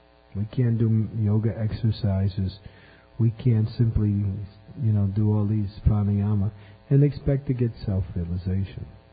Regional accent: United States; I remember when I first was growing up in America, we used to have a bath every Saturday night.

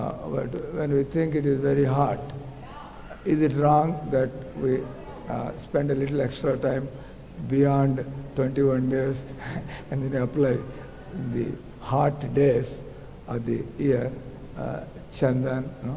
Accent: Andhra Pradesh, India; And I am from Andhra Pradesh

